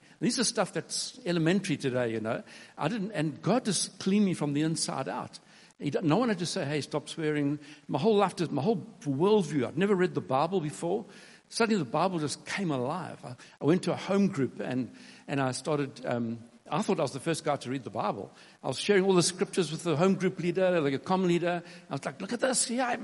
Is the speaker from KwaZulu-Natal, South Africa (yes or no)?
yes; Durban, KwaZulu-Natal, South Africa; I was transferred from Durban, where I was born and grew up, to a place called Pretoria.